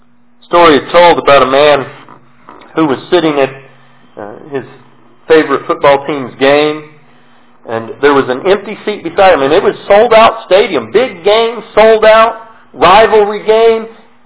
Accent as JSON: {"language": "English", "region": "Texas", "country": "United States", "tie": "born there", "said": "See, I was born in Texas, so I'm a Cowboys fan."}